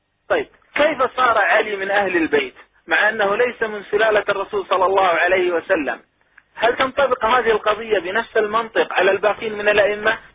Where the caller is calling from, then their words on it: Mecca, Makkah Province, Saudi Arabia; وأنا أكلمكم من مكة المكرمة مهبط الوحي.